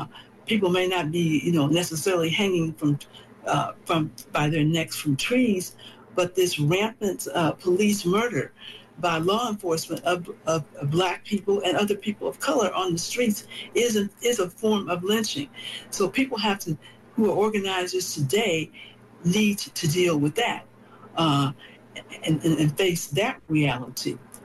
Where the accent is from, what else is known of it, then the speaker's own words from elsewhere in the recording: United States; because I'm an American of African descent. So my first struggle was here. Well, where I was born